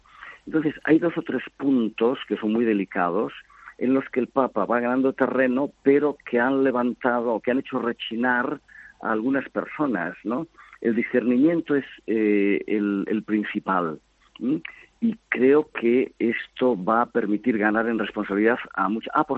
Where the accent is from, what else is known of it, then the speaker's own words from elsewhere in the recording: Galicia, Spain; yo soy gallego